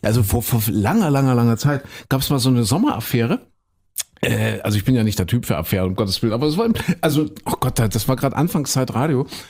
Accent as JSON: {"language": "German", "region": "East Germany", "country": "Germany", "said": "ich bin ja ein Kind der DDR, Christine auch"}